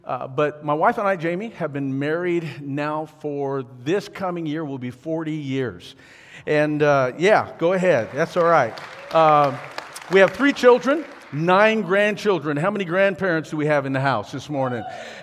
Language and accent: English; Fort Belknap, Montana, United States; I'm from Fort Belknap, Montana